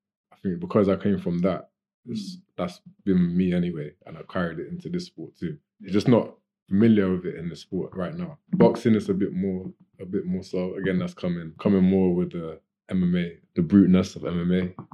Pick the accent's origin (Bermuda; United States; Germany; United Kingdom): United Kingdom; Gloucester, South West England; I said that from here, from Gloucester.